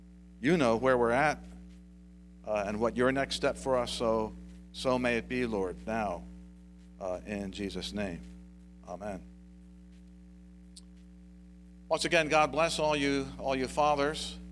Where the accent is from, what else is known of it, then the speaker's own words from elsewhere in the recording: Connecticut, United States; I grew up in Connecticut, and he's buried there along with my mom.